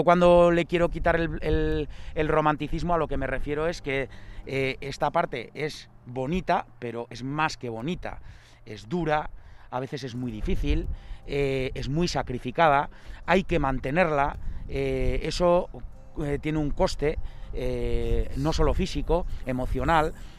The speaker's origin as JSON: {"language": "Spanish", "town": "Arruazu", "region": "Navarre", "country": "Spain", "said": "yo soy de Arruazu y he acabado siendo pastor porque quería vivir en Arruazu, vivir de Arruazu y vivir con Arruazu."}